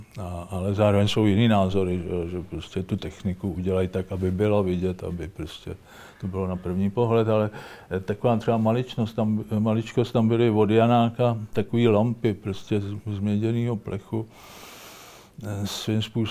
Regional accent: Prague, Czechia; Já jsem prostě z Vinohrad

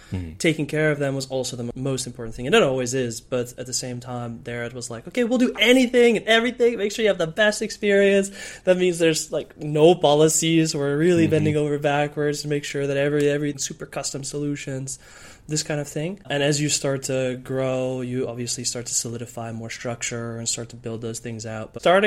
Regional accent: San Diego, California, United States; moved away as an adult; now in Netherlands; about 5 years ago, I moved from San Diego in the States, where I'm originally from, to the Netherlands.

